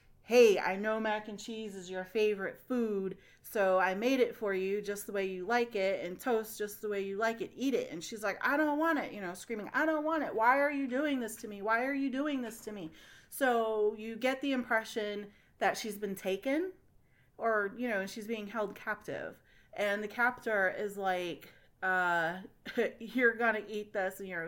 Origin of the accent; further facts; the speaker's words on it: Virginia, United States; I'm from Virginia, so I might be made up, might not be.